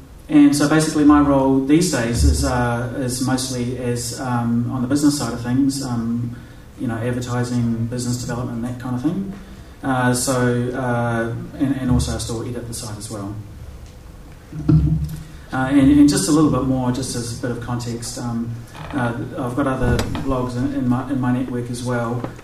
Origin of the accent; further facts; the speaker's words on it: New Zealand; readership in my home country, New Zealand, is less than 1%.